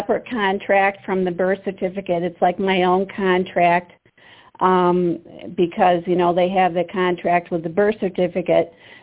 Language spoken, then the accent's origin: English; Michigan, United States; Okay, well, I'm from Michigan